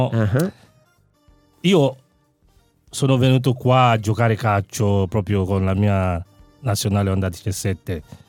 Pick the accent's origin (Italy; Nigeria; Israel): Nigeria; Nigeriano.